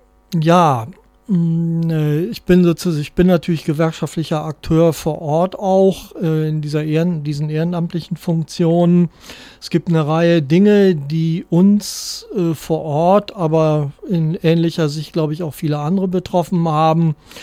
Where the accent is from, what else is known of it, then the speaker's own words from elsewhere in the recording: Lower Saxony, Germany; Ja, ich komme ja nun eigentlich aus der Provinz, nicht aus Hannover oder aus einer größeren Stadt, sondern mitten aus der Lüneburger Heide.